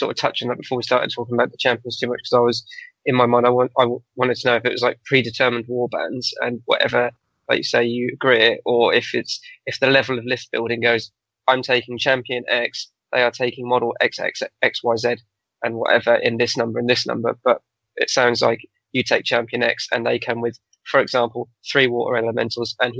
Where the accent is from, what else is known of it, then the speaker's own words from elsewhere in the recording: East of England, United Kingdom; I'm from Norfolk.